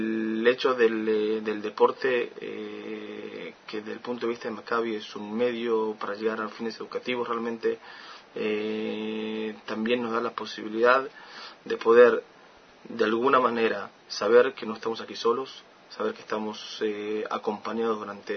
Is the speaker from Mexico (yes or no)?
no; Argentina; now in Israel; Yo siempre dije que yo, como argentino israelí, vivo aquí y creo en este país, pero en el fútbol soy argentino.